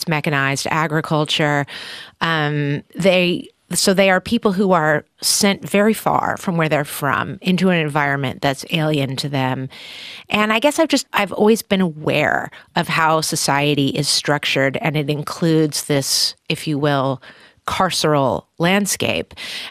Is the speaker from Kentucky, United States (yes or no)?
no; California, United States; And the way the state is geographically structured is, as a Californian, is interesting to me.